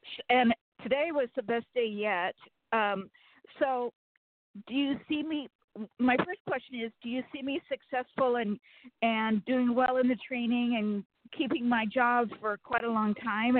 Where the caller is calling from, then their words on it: Sacramento, California, United States; Sacramento, California.